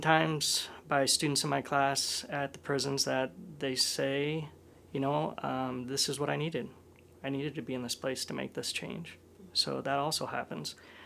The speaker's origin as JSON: {"language": "English", "town": "Omaha", "region": "Nebraska", "country": "United States", "tie": "born or raised there", "said": "Well, I grew up in Omaha, Nebraska, and then, but I've spent so much time in smaller towns."}